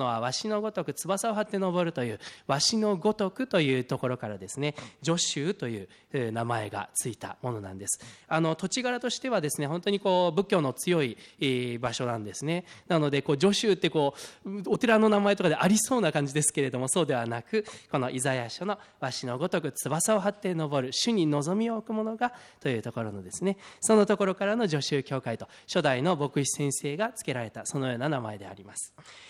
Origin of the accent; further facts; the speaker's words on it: Tokyo, Japan; now in Fukui, Japan; 私は東京出身でですね、生まれも育ちも東京だったので、で他県で住んだことはなかったので